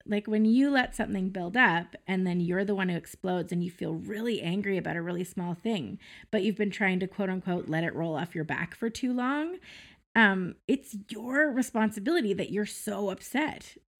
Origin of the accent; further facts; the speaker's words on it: Cranbrook, British Columbia, Canada; now in Kelowna, Canada; We were here for about 2 years in Kelowna, and we're originally from Cranbrook.